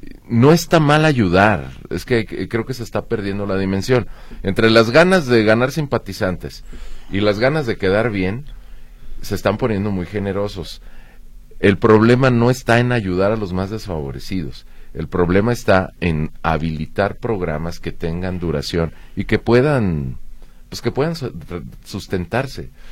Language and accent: Spanish; Jalisco, Mexico; nosotros somos jaliscienses.